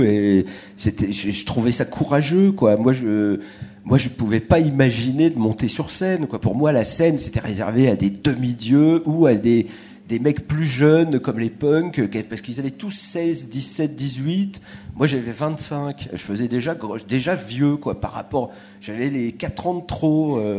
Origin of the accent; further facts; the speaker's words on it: France; si tu disais, moi je suis français